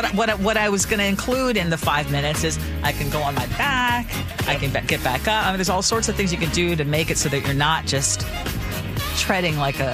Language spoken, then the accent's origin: English; Philippines; But you gotta remember, I grew up in the Philippines. We were surrounded by water.